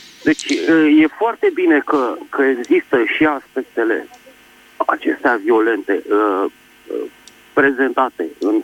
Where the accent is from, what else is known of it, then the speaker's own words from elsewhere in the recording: Bucharest, Romania; din București